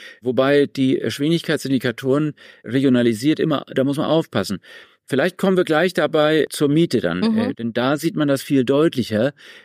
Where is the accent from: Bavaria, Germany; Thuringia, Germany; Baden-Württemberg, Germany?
Baden-Württemberg, Germany; Freiburg; die teuerste Stadt war immer Freiburg, meine Heimatstadt hier.